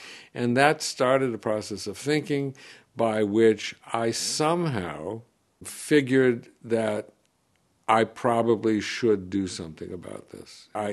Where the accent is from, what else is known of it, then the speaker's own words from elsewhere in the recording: New York, United States; Growing up in New York, right in the middle of all of that, both the cultural and the musical and the social phenomenon in the 60s